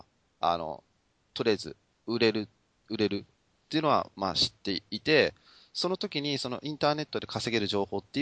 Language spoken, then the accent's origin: Japanese; Nagoya, Aichi, Japan; moved away as an adult; now in Shizuoka, Japan; 大学まで名古屋にいたんで、